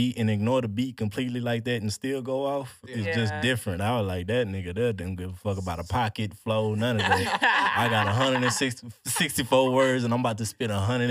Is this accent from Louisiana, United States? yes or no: yes; Louisiana, United States; I'm from Louisiana, so … just, you know.